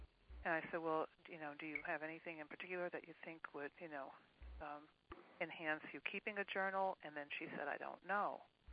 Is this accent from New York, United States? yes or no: no; Wilkes-Barre, Pennsylvania, United States; I'm from Wilkes-Barre, Pennsylvania.